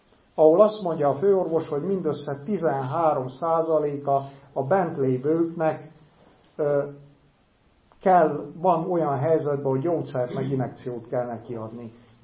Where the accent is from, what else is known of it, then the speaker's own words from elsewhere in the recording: Cluj County, Romania; Innen 25 kilométerre nőttem fel, Bánfi Hunyad fele, egy 1100 lelkes magyar faluba, tiszta magyar, tiszta református falu volt